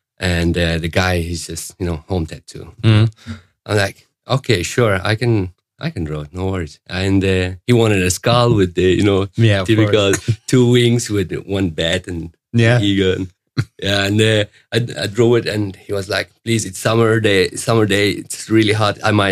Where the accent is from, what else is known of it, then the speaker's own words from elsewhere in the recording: Syria; now in Sweden; I come from Syria originally. I was born there and raised up. And I came to Europe around 10 years ago. I live in Sweden right now.